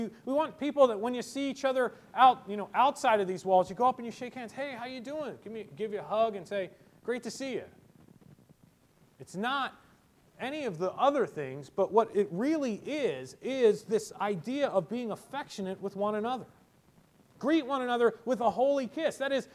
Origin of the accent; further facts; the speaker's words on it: United States; I mean, I'm still an American. I still have a culture of my own.